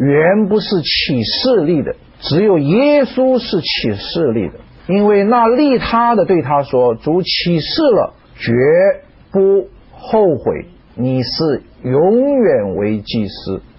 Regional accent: China; 因为我们中国人没有旧约的背景

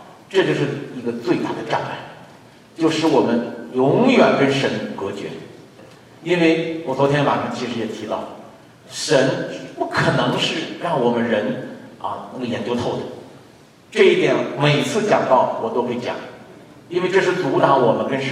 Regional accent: China; 在我们中国我们中国人不管是海外的还是国内的，从小都是受无神论的教育

